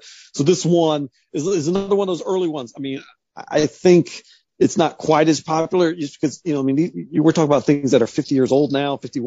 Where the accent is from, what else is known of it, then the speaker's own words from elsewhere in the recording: Columbus, Ohio, United States; I grew up in Columbus, Ohio. So obviously, you know, cradle pro football in Ohio.